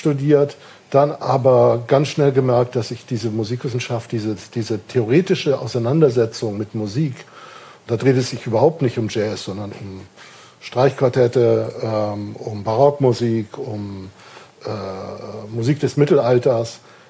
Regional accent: Kiel, Schleswig-Holstein, Germany; Ich bin in Kiel geboren und aufgewachsen

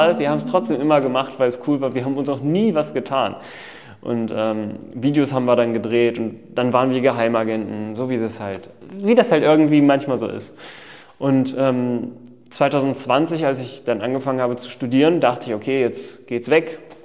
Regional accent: Elbingerode, Saxony-Anhalt, Germany; Ursprünglich komme ich aus dem Harz, also ich bin 1999 im Oberharz geboren, sozusagen.

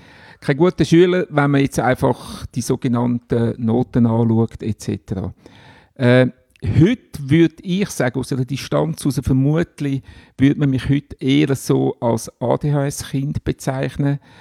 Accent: Glarus, Switzerland; dann wieder zurück ins Glarnerland, wo ich aufgewachsen bin

